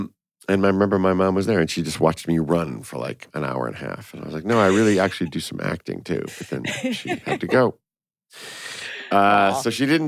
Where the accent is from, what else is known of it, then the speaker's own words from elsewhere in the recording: Chicago, Illinois, United States; We shot in Chicago. I'm from Chicago, so my family was there.